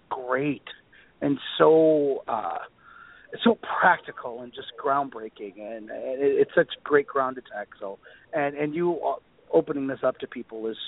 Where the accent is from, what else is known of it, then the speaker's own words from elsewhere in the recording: Inkster, Michigan, United States; I grew up in Detroit, Michigan, about 20 minutes west of Detroit in a little town called Inkster.